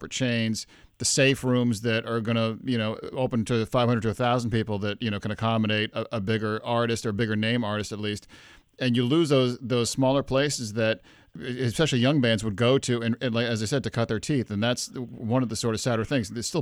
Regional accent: Worcester, Massachusetts, United States; And, you know, obviously I'm a booster of my hometown. But for a city like Worcester that's going through a massive growth spurt

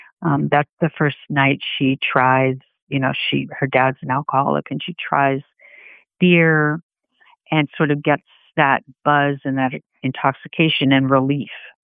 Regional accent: Boston, Massachusetts, United States; born or raised there; also born or lived in Andover / Brookline

